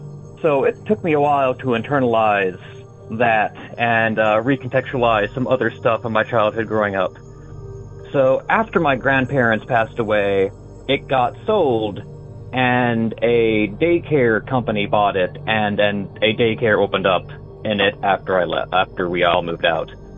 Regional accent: Athens, Ohio, United States; now in Humboldt County, United States; I'm originally from Athens, Ohio, although much like you, I've moved out to California. I live up in Humboldt County, beautiful out here.

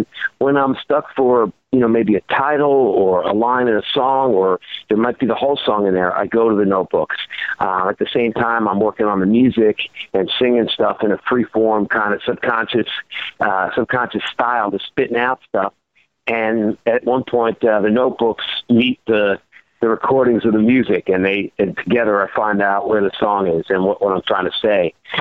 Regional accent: New York, United States; I mean, I come from New York, but, you know, we travel all over the world.

